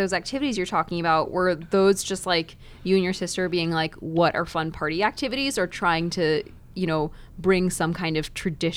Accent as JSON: {"language": "English", "town": "Dallas", "region": "Texas", "country": "United States", "tie": "born or raised there", "said": "I grew up in Dallas, not too far away."}